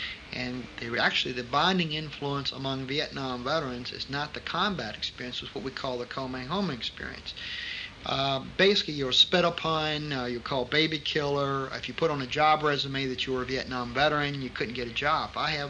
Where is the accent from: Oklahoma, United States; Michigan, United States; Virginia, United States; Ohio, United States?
Virginia, United States; Now, I was from the South in the United States, which is the Virginia, the old Confederacy, from the Civil War.